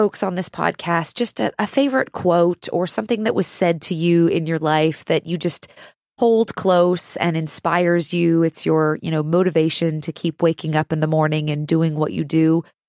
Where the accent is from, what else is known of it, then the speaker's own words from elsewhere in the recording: Seattle, Washington, United States; I was born and raised in Seattle, beautiful city.